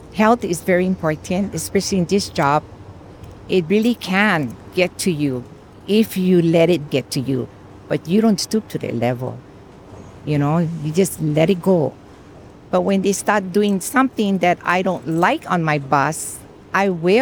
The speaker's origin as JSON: {"language": "English", "town": "Kailua", "region": "Hawaii", "country": "United States", "tie": "born or raised there", "said": "I was born here, and I grew up in Kailua. When we moved to Kailua, I was 3 years old. We never had the tunnel now. We came on the Opali Road, that zigzag road"}